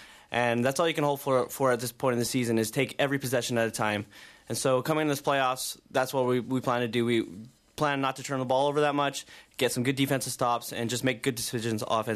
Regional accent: Prince George, British Columbia, Canada; It's like I'm from Prince George

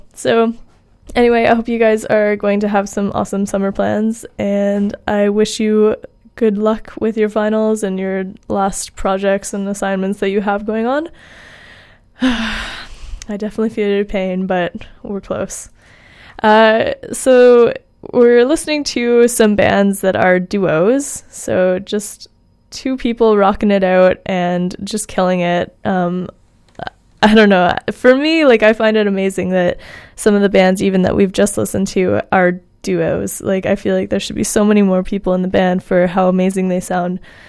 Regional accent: Ontario, Canada; I'm from Ontario, Southern Ontario

